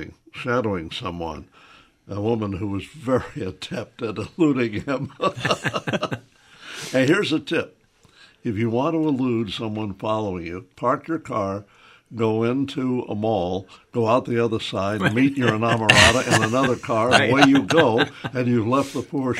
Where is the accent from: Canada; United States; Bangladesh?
United States; Memphis, Tennessee; I read that and I thought, wait a minute, I grew up there